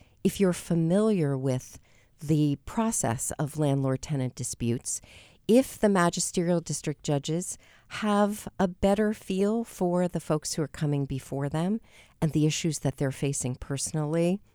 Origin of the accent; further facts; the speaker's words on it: Pittsburgh, Pennsylvania, United States; But I'm a native Pittsburgher, and I love my hometown and spend time here.